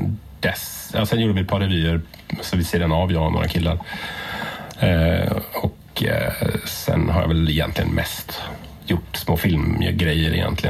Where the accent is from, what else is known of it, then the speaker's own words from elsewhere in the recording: Karlskoga, Örebro County, Sweden; det var hem i gymnasiet i min hembygd i Karlskoga.